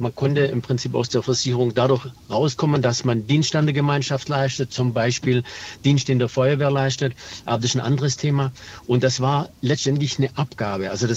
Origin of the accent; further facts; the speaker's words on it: Baden-Württemberg, Germany; Also wie man vielleicht auch hört, ich komme aus Baden-Württemberg.